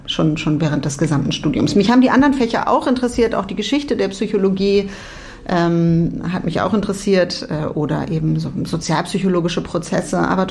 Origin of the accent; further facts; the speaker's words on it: Berlin, Germany; also born or lived in Hamburg / Spain; Ich bin zwar in Berlin geboren, aber ich habe mit meinen Eltern viel woanders gelebt. Ich habe ein paar Jahre in Hamburg gelebt und bin 5 Jahre meiner Kindheit in Spanien gewesen. Das heißt, ich war nicht immer in Berlin, aber habe da trotzdem dann Abitur gemacht